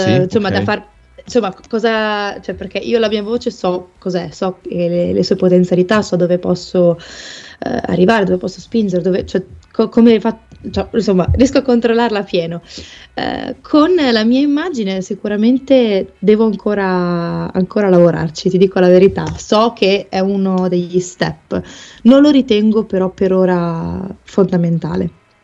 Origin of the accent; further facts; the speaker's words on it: Emilia-Romagna, Italy; accent: Romagnol; anche di scappare un po' dal mio accento romagnolo